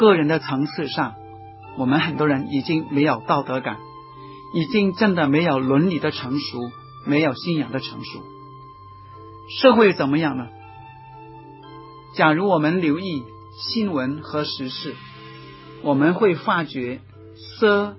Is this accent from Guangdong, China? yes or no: yes; Dongguan, Guangdong, China; 我是东莞人，我记得1970年代，当我到东莞的时候，尤其是到我的家乡道教太平，尤其是道教，那根本是差不多是荒地一片，没有什么公路